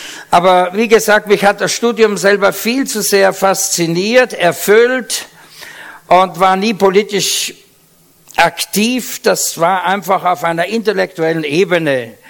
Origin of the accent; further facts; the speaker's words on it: Vienna, Austria; Es merken vielleicht einige an meiner Aussprache. Ich bin nicht genuin Deutscher, ich bin Wiener. Die reden so breit. Und Österreicher